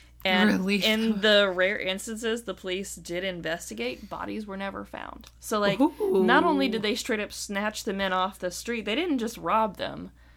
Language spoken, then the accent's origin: English; New Orleans, Louisiana, United States; one thing I learned specifically about my hometown was that once upon a time, there were prostitution districts.